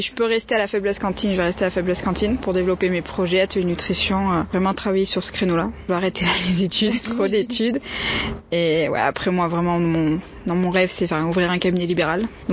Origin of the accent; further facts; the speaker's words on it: Le Puy-en-Velay, Auvergne-Rhône-Alpes, France; now in Saint-Étienne, France; j'ai 22 ans, je vais avoir 23 ans cet été, et je viens du Puy-en-Velay. Je suis sur Saint-Étienne depuis 3 ans.